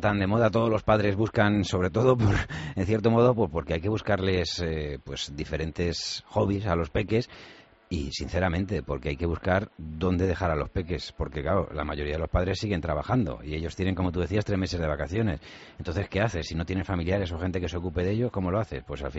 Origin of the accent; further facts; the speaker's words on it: Vallecas, Community of Madrid, Spain; Nosotros yo soy de Vallecas pueblo.